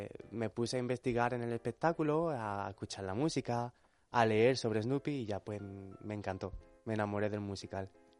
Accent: Málaga, Andalusia, Spain; Yo soy de Málaga y cada año pues estreno una obra

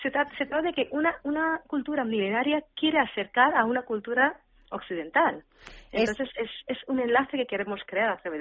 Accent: India; Spanish is a second language; Yo soy de la India y somos personas que llevamos nuestras raíces muy fuerte, muy agarrado a la raíz

